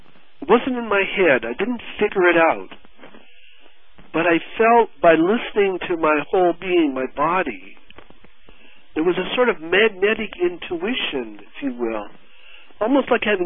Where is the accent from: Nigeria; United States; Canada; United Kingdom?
Canada; moved away; when I came from Canada 22 years ago, it was not my intention to be here for this amount of time.